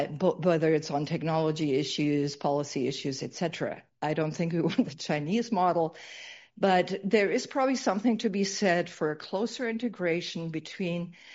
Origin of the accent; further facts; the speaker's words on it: Germany; And I'm from Germany originally.